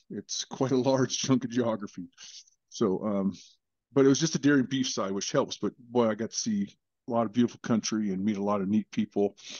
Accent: Chino, California, United States; So, born and raised in Chino, California, back when it was a big dairy mecca, I guess you could call it.

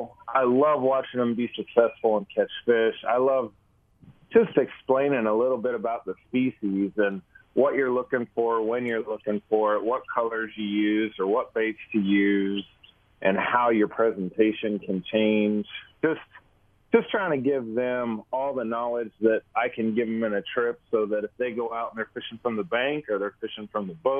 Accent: Wichita, Kansas, United States; also born or lived in Pratt; I grew up fishing down by Wichita. I'm from Wichita, Kansas, kind of western Kansas, too. I actually was out by Pratt. I actually graduated from Pratt High School

